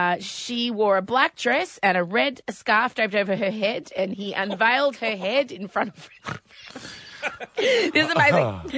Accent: Ireland; Look at me. Oh, no, I'm Irish.

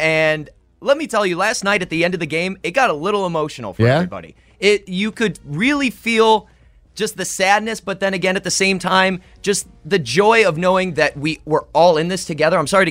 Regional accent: Chicago, Illinois, United States; And I'm from Chicago, so I'm used to the underdogs, especially with my Cubs and everything.

